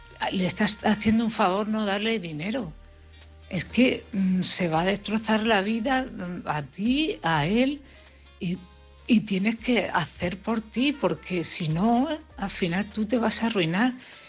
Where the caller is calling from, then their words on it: Cartagena, Region of Murcia, Spain; de Cartagena.